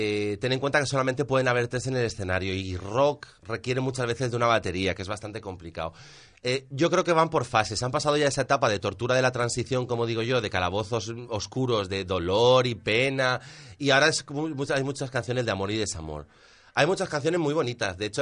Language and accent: Spanish; Elche, Valencian Community, Spain; los que estéis en Elche, que sabéis cómo somos los de Elche en ese sentido